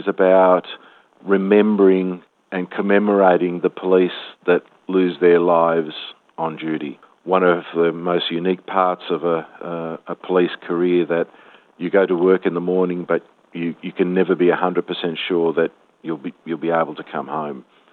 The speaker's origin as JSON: {"language": "English", "town": "Melbourne", "region": "Victoria", "country": "Australia", "tie": "born or raised there", "said": "passing on those values to us as children growing up in Melbourne"}